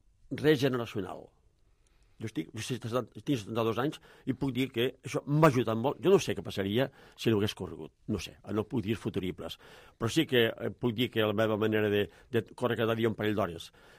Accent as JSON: {"language": "Catalan", "town": "Balaguer", "region": "Catalonia", "country": "Spain", "said": "jo soc de Balaguer"}